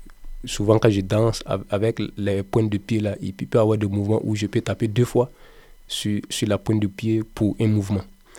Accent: Burkina Faso; also born or lived in Côte d'Ivoire; Je suis né en Côte d'Ivoire et j'ai grandi au Burkina Faso. Je suis d'origine d'ailleurs burkinabé.

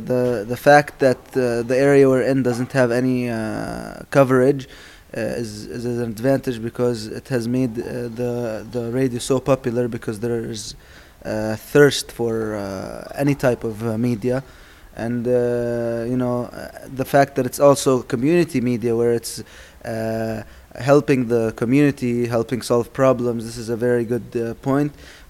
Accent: Palestine; English is a second language; and I'm from Palestine.

